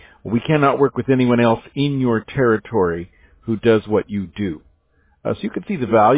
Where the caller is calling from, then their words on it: California, United States; I'm calling you from Orange County, California